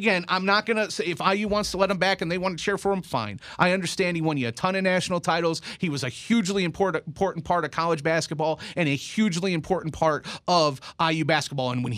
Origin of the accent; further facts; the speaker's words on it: Indiana, United States; I don't know if this is a national story, but I grew up in Indiana.